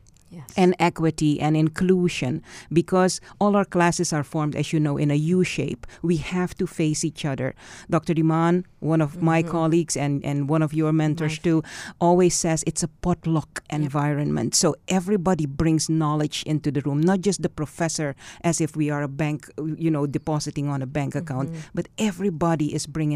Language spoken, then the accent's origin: English; Suriname; I'm originally from Suriname in South America. And it's a very, very small country. It's not an island, as many people think. It's just a very small country.